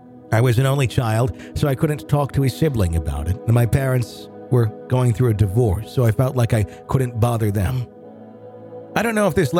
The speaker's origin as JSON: {"language": "English", "region": "England", "country": "United Kingdom", "tie": "born or raised there", "also_born_or_lived": "London", "said": "When I was around 10, my parents and I moved from London down to the south coast of England."}